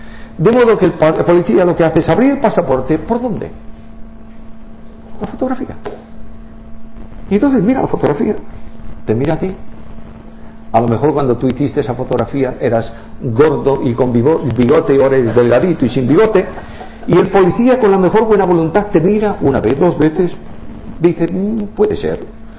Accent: Spain; pero yo soy español.

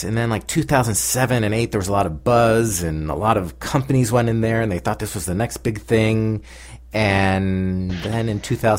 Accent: United States; now in South Korea; States, United States.

